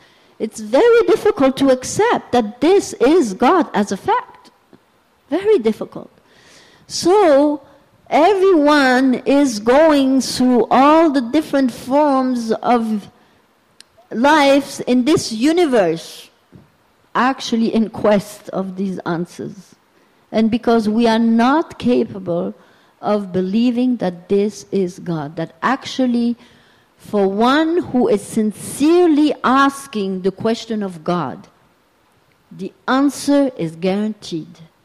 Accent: Berlin, Germany; born or raised there

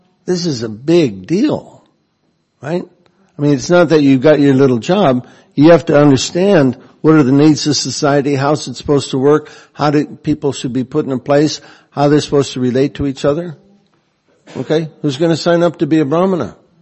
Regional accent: Dearborn, Michigan, United States; I grew up in Detroit, Michigan, or Dearborn, Michigan, which is the hometown of Henry Ford, the car capital of America, or used to be.

